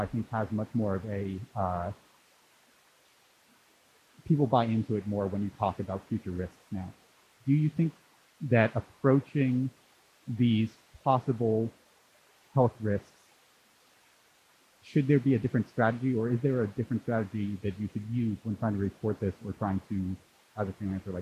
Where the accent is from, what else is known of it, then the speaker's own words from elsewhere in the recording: Seattle, Washington, United States; I'm a freelancer from Seattle.